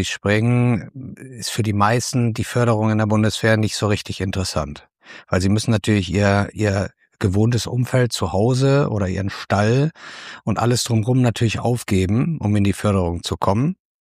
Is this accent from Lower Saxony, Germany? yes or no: no; Warendorf, North Rhine-Westphalia, Germany; die Nähe zu Warndorf als gebürtiger Warndorf hat natürlich mir immer in die Karten gespielt, aber eigentlich, ich bin ja auf dem Hof groß geworden mit Tieren